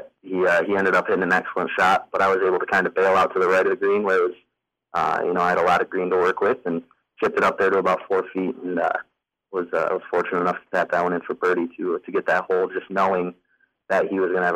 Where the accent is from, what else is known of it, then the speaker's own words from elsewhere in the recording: Grand Rapids, Michigan, United States; he was from Muskegon, I was from Grand Rapids